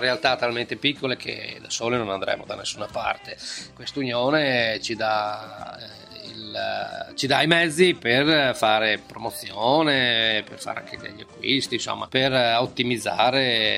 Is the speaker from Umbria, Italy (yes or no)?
no; Boncellino, Emilia-Romagna, Italy; e lì dopo è nato il mio paesino Boncellino